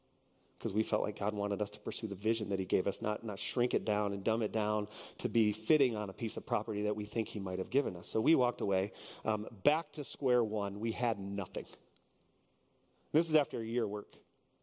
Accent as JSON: {"language": "English", "region": "Texas", "country": "United States", "tie": "born or raised there", "said": "So I grew up in Texas."}